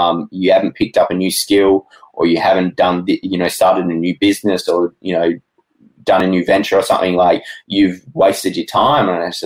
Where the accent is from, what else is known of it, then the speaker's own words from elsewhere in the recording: Adelaide, South Australia, Australia; just doing full-time design jobs in my hometown in Adelaide